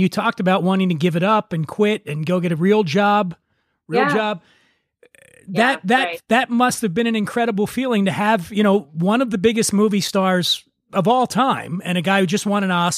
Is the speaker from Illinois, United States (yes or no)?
no; Philadelphia, Pennsylvania, United States; Detroit's a tough area. I grew up in Philly. I know what that's like.